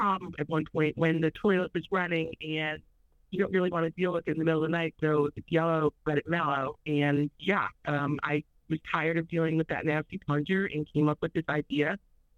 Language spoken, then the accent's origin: English; New York, United States; And also, I'm from Long Island as well.